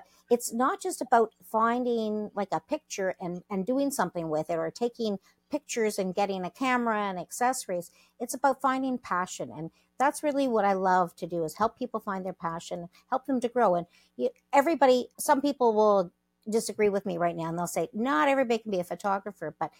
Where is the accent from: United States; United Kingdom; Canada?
Canada; Toronto, Ontario; Well, no, I've lived in the GTA, but I was born in Toronto many decades ago. I only admit to 25 years ago, but it's a lot longer than that. But yes, I've lived in Toronto. My family's also from Montreal, and I have family in the States